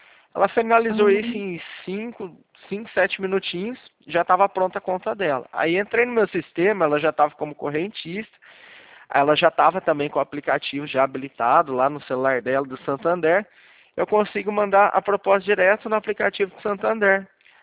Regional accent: São Paulo, Brazil; Eu sou do interior de São Paulo. Cidade que eu moro aqui chama Leme.

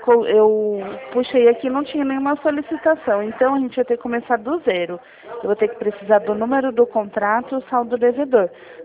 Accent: Jundiaí, São Paulo, Brazil; eu sou da cidade de Jundiaí.

